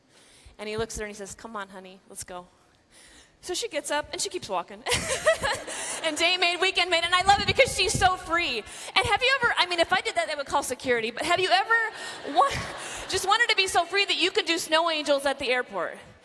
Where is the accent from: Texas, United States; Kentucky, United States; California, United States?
Texas, United States; Corpus Christi; I come from Corpus Christi, Texas, right? The great nation of Texas.